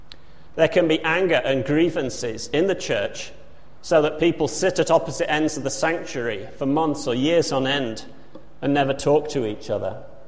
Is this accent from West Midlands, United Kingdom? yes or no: yes; Wolverhampton, West Midlands, United Kingdom; moved away; As you know, I'm from Wolverhampton. It's a wonderful place, and it's so wonderful I haven't actually lived there for 30 years.